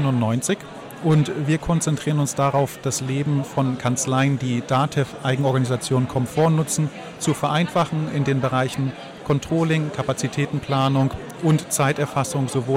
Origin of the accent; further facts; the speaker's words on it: Hamburg, Germany; Ich bin aus Hamburg und insofern ist das hier ein Heimspiel für mich.